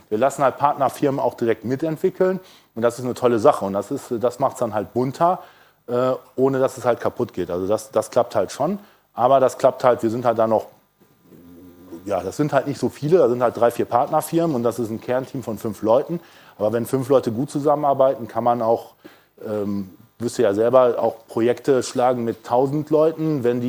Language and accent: German; Bonn, North Rhine-Westphalia, Germany; Wir kommen selber aus Bonn